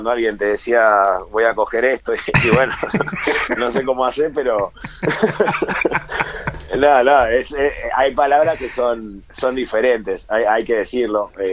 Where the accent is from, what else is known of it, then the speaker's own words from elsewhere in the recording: Buenos Aires Province, Argentina; Soy de Buenos Aires, no soy porteño, porque porteños son los de Capital Federal, yo soy del Gran Buenos Aires, alrededor de la capital.